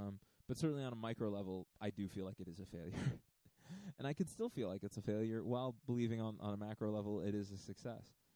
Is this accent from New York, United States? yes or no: no; Virginia, United States; recent female candidates that have won in my home state of Virginia